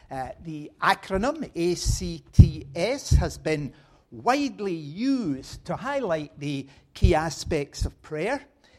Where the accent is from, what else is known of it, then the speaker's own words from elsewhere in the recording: Scotland, United Kingdom; Although I am from Scotland, two Sundays ago I was preaching in Madagascar